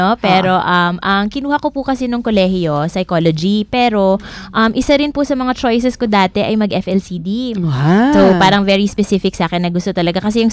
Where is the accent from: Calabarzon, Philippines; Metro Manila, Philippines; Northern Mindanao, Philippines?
Metro Manila, Philippines; Manila; Hindi po, taga Maynila ako.